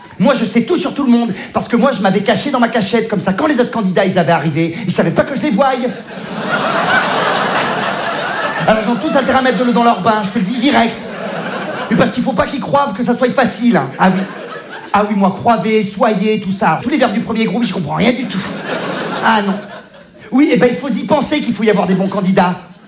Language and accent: French; Provence-Alpes-Côte d'Azur, France; Oui, je viens du sud de la France, oui. Ah, je suis provençale